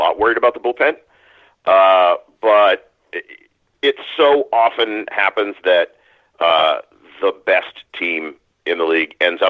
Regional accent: Maine, United States; I grew up in Maine. I've lived in New England my whole life

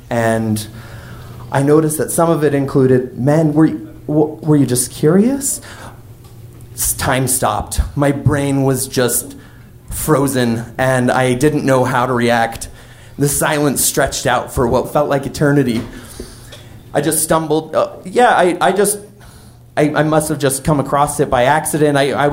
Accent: Wyoming, United States; It was quite a drive, 7 hours round trip from my hometown in Wyoming to come and meet with a therapist.

